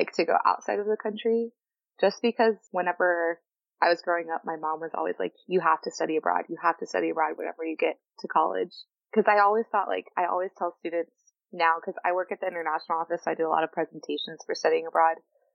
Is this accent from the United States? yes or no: yes; Texas, United States; also born or lived in Florida; I was born in Florida, but I moved to Texas when I was really little.